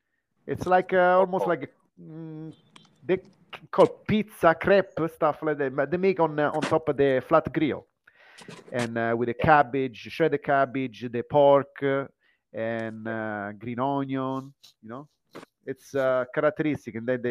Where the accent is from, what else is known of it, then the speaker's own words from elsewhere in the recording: Kobe, Hyogo, Japan; I'm from Kobe. So, okay. Of course, you know, my wife is from Kobe and I live in Kobe.